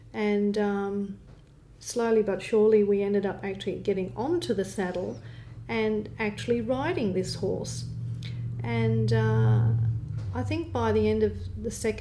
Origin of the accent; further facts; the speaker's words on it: Bundaberg, Queensland, Australia; But no, growing up in Bundaberg, my parents, when I think about my growing up years, they were great.